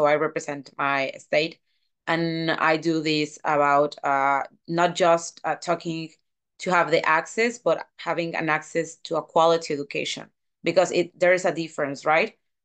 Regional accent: Tabasco, Mexico; English is a second language; I'm from Mexico. I'm an education activist in my country, but especially in my state. It's called Tabasco in Southeast Mexico.

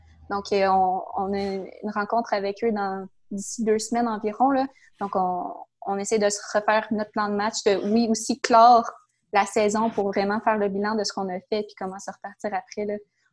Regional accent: Victoriaville, Quebec, Canada; Moi, c'est sûr, je viens de Victoriaville, mais ça faisait plusieurs années que je vivais à l'extérieur pour les études et tout ça.

